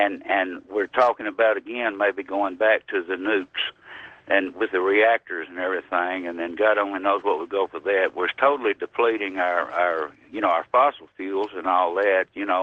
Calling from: Nashville, Tennessee, United States; I'm calling from Nashville.

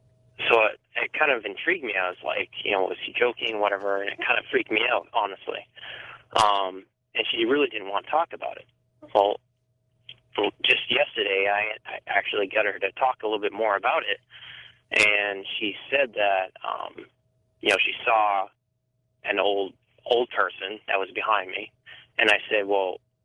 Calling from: Vermont, United States

